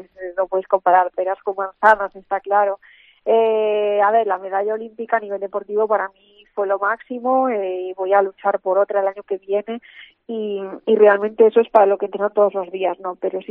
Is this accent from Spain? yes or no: yes; Vigo, Galicia, Spain; Yo soy gallega por los cuatro costados, nací aquí en Vigo, mi familia es de Montoñedo, siempre he vivido aquí